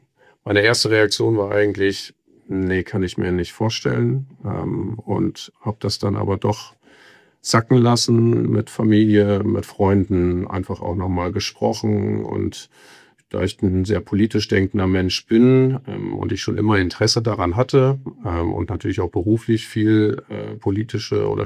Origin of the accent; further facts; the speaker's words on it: Gildehaus, Lower Saxony, Germany; also born or lived in Cologne; Jahre alt, Familienvater von 3 Kindern, glücklich verheiratet, wohnhaft in Bentheim, groß geworden in Gildehaus. Also insofern, studiert habe ich in Köln, bei der Deutschen Sporthochschule in Köln und habe dort auch 15 Jahre gelebt